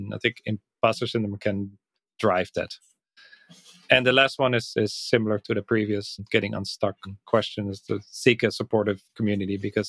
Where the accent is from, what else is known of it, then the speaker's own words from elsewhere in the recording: Netherlands; first language Dutch; English is a second language; So Dutch is my native tongue. I'm originally Dutch. And then English, I speak that the whole day with everybody.